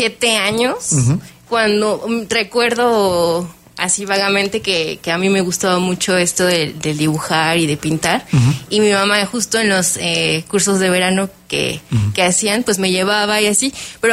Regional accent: Actopan, Hidalgo, Mexico; now in Querétaro, Mexico; Sí, yo soy de Actopan.

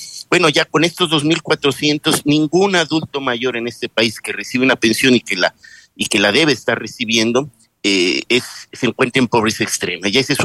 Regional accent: Mexico; de alguna manera como mexicanos el agradecimiento

